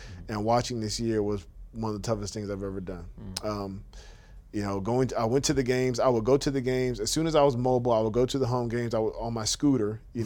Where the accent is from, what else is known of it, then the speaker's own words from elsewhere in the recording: United States; these people are from another country. They're from Syria. We're from the United States. We were Christians.